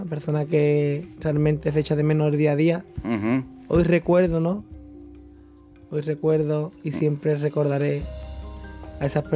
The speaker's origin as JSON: {"language": "Spanish", "town": "San Fernando", "region": "Andalusia", "country": "Spain", "said": "el público me acogió muy bien, era mi tierra"}